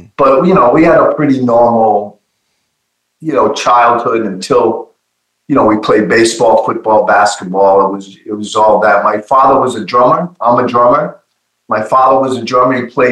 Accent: New London, Connecticut, United States; But I grew up in New London, Connecticut, which was deemed the submarine capital of the world.

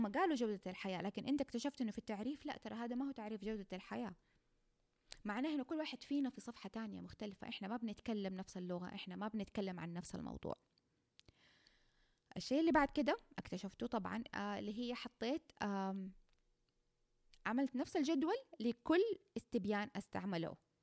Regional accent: Saudi Arabia; ما لقيت ولا دراسة صارت عندنا في السعودية

